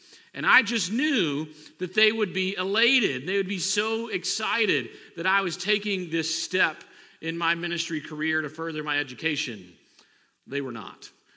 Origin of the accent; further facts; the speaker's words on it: Mississippi, United States; I grew up in South Mississippi, and when I first started in ministry, the men who had the most impact on my life as mentors in ministry were not pastors.